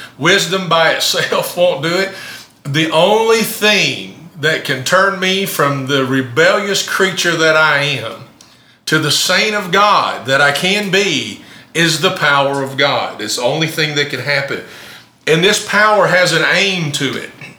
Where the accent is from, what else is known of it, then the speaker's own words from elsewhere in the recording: Campbellsville, Kentucky, United States; I grew up in Campbellsville in Taylor County. And so if you were from Taylor County, then you were one of us, right?